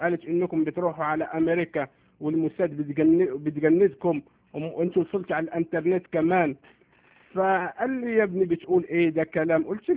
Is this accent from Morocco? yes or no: yes; Morocco; now in Montreal, Canada; المهم هاجرت من المغرب، جيت على كندا بمدينة مونتريال